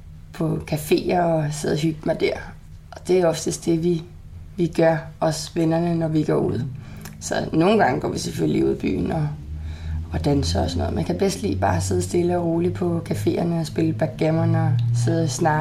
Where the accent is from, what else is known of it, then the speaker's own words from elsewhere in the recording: Vandensbæk, Capital Region of Denmark, Denmark; also born or lived in Herlev; Jeg er født i Herlev. Men opvokset i Vandensbæk, fra jeg var 8 år eller sådan noget, flyttede vi til Vandensbæk.